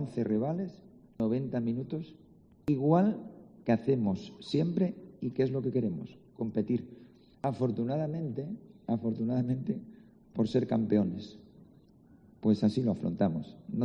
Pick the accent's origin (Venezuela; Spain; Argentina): Argentina; Siendo argentino.